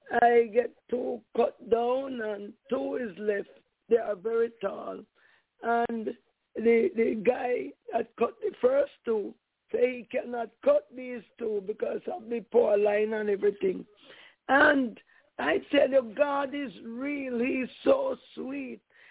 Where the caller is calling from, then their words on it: Florida, United States; I'm calling from Florida.